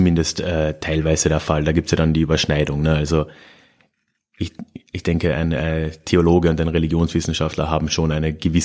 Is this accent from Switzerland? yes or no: no; southern Austria, Austria; ich hatte Italienisch in der Schule, also bei uns in Südösterreich ist Italienisch sehr wichtig